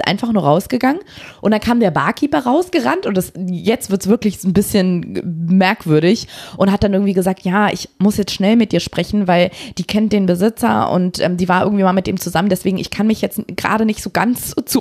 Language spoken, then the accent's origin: German; United States; So sind wir Amerikaner.